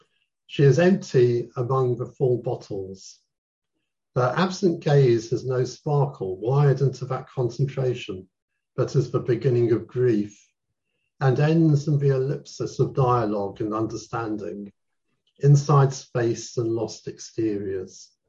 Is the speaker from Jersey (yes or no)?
yes; Jersey; moved away as an adult; now in New Zealand; I migrated in 2005 to New Zealand. Mm-hmm. So that was quite a big move because I've been born and bred in Jersey. So moving from a small island to a bigger island is a bit of a shock to the system.